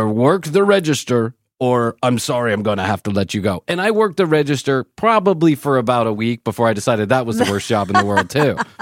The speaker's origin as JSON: {"language": "English", "town": "Chicago", "region": "Illinois", "country": "United States", "said": "I'm from Chicago."}